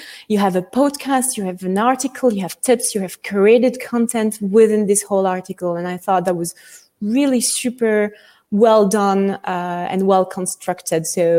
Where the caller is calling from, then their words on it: Switzerland; I'm calling from Switzerland, so pretty nice weather today and nice atmosphere.